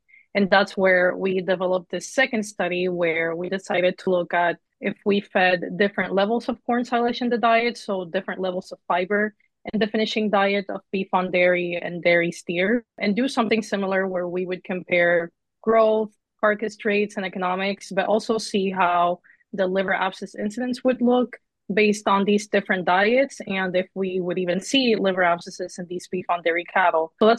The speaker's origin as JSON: {"language": "English", "country": "Puerto Rico", "moved": "as an adult", "lives_now": "United States", "said": "I'm from Puerto Rico originally, and I moved to Michigan a few years ago to work on my master's with Dr. Dan Buskirk here at Michigan State."}